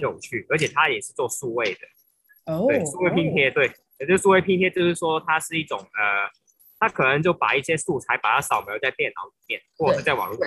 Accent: Hong Kong; now in Taiwan; 然后我是一个香港人，对，然后现在在台湾主要是去做创作的部分

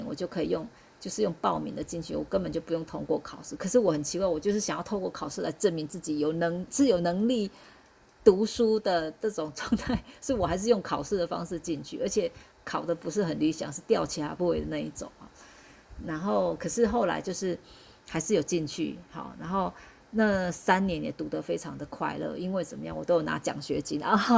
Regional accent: central Taiwan, Taiwan; now in Taipei, Taiwan; 那时候我刚上来台北，因为我其实我是中部人，好，我从中部搬上，就是搬上来这样子。然后那时候我在读台中商专的空专，好，那时候我年纪还很轻嘛

